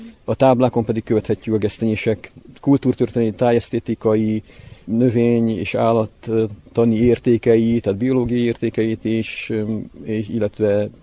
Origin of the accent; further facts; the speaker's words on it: Nagymaros, Pest, Hungary; born there; Tehát én itt születtem, sőt, egy gesztenyés mentén születtem, tehát így még inkább a gesztenyéshez kötődöm.